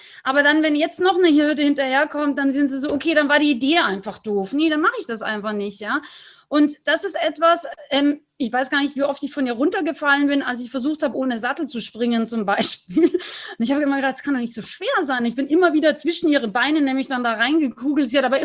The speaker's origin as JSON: {"language": "German", "country": "Austria", "said": "Aber wenn die was wollte, dann hat die da losgerührt, wie so ein Krampus bei uns in Österreich."}